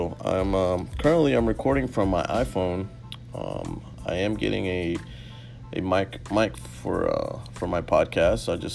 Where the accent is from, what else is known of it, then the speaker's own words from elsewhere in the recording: Florida, United States; also born or lived in Texas; Florida. Been here my whole life, originally out of Texas, but been here since I was six, so it's been my hometown, high school, through everything.